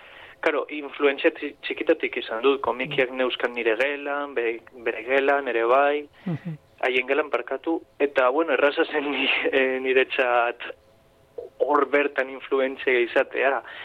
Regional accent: Bilbao, Basque Country, Spain; also born or lived in Barakaldo; Bilbokoa naiz, karo. Askotan gertatzen da, esaten dudala ere bai Barakaldoko naiz zela, ze, no, nire bizitzaren denbora gehien hor pasutu delako

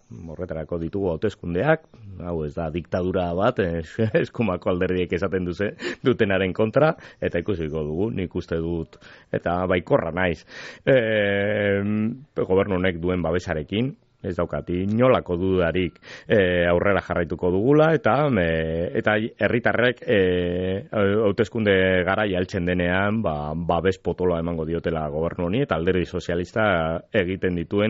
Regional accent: Basque Country, Spain; born there; sortez ni bizkaitarra naiz

